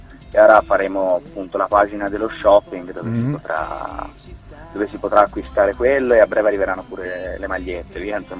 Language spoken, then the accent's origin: Italian; Viareggio, Tuscany, Italy; Siamo di Viareggio, Camaiore, Viareggio. Insomma, Versilia, dai.